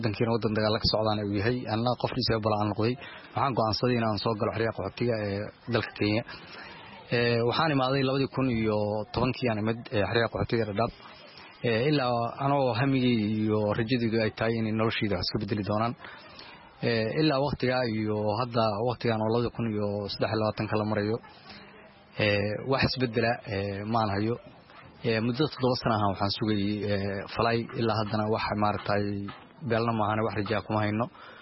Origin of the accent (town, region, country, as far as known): Mogadishu, Banaadir, Somalia